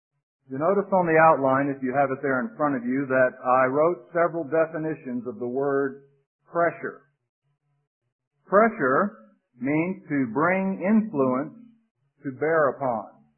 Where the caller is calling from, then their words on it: Green Cove Springs, Florida, United States; But I used to love to call people up north, and they'd say, "Where are you calling from?" And I'd say, "Green Cove Springs."